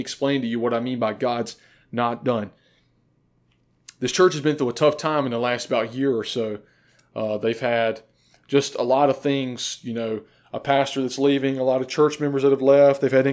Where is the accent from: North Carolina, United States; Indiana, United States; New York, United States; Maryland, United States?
North Carolina, United States; I am not from South Carolina. Don't hold me to that standard. I'm from North Carolina.